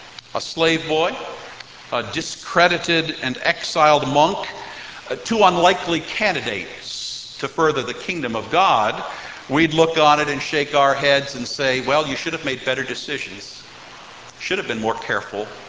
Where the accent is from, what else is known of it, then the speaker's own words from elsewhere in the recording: Ireland; I don't just say this as an Irishman